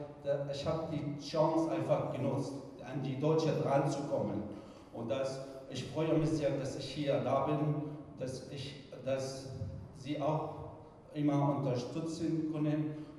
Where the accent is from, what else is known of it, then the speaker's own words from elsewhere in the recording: Syria; German is a second language; now in Freiburg, Germany; ich komme aus Syrien. Ich lebe hier in Freiburg seit 2007.